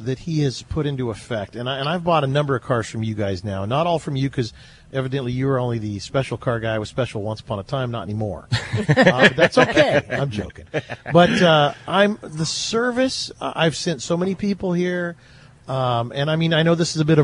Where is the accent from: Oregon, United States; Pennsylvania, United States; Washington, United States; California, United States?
Oregon, United States; I come from Oregon.